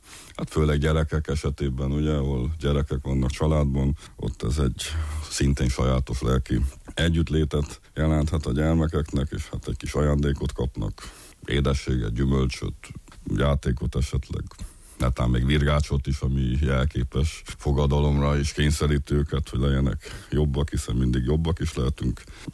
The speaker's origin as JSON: {"language": "Hungarian", "region": "Transylvania", "country": "Romania", "said": "Mint erdélyi magyar azt mondtam, hogy Gyergyószent Miklósról"}